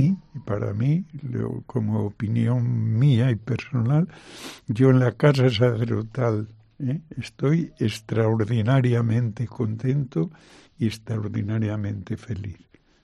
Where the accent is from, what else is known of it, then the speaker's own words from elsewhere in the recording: Castile, Spain; mire, a mí no me mande a esa zona porque yo soy castellano. Los castellanos parece que somos muy secos